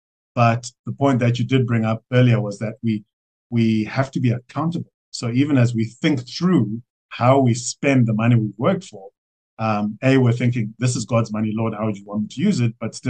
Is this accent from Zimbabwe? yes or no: yes; Zimbabwe; also born or lived in Johannesburg, South Africa; I was born in Zim and was raised here and studied engineering